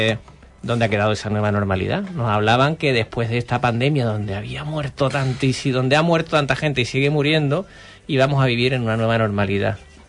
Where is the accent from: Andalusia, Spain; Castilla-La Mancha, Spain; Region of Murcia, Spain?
Andalusia, Spain; Huelva; born there; yo nací en Huelva, ¿vale?